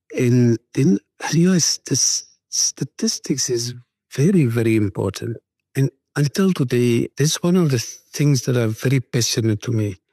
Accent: Namibia; I was born in Kommersdal in 1970 in a place called Spookiesdorp. I recall that we grew up in dusty streets, no electricity. Water was a challenge.

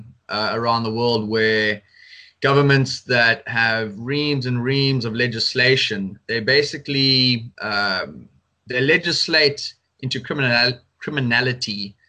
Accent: South Africa; These days in South Africa, everything is racist.

